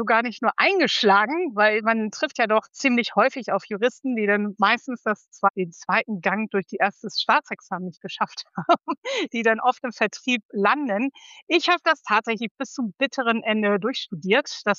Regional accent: Hanover, Lower Saxony, Germany; ich komme aus Hannover

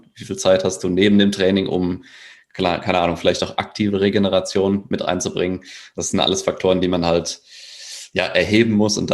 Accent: Giessen, Hesse, Germany; ich komme aus Gießen, Deutschland.

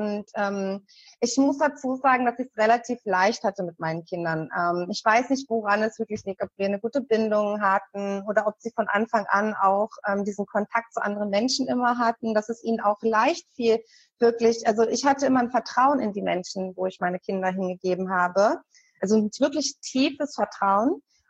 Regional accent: Hanover, Lower Saxony, Germany; ich komme zwar aus Hannover und habe auch viele Jahre in Hannover gelebt

